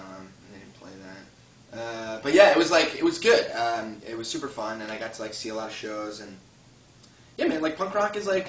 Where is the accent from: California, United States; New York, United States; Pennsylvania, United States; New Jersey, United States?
New York, United States; Croton-on-Hudson; It's a weird little county. It's very wealthy. It's beautiful. I grew up in Croton-on-Hudson, which is...